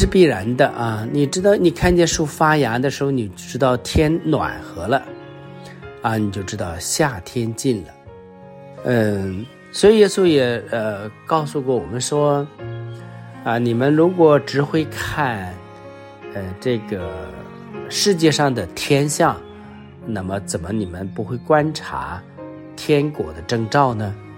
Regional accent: China; 比如说我们中国人说前一天晚上太阳落在云中那第二天就会下雨。

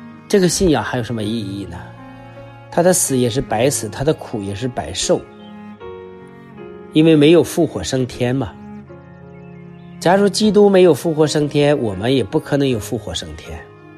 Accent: China; 大概我们中国人如果我们说问这个终极的问题的话，我们都会说不知道，瞎活着吧。

